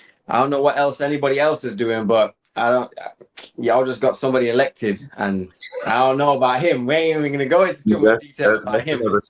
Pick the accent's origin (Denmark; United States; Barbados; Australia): Barbados; born there; because I was born in Barbados